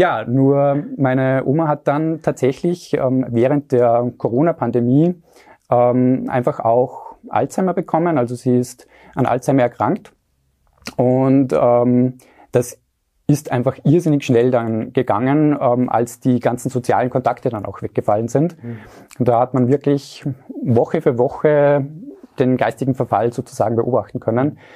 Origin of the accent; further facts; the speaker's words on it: Austria; Genau, also ich komme aus Österreich.